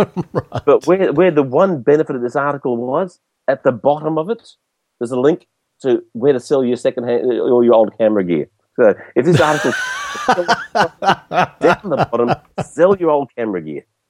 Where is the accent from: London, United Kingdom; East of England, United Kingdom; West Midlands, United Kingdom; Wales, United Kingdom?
London, United Kingdom; I'm a Londoner